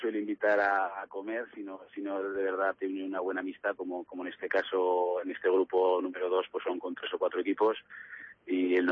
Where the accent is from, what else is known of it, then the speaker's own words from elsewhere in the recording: Huesca, Aragon, Spain; los que de verdad los conocemos, que somos la gente de Huesca